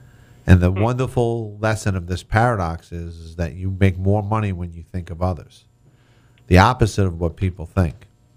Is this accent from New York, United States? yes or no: yes; New York, United States; It really is true, though, like from my experience, that the southern people are real. I'm from New York, so.